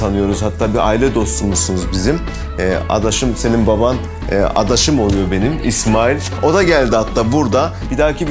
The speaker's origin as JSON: {"language": "Turkish", "region": "Sivas", "country": "Turkey", "said": "Ben de Sivaslıyım bu arada."}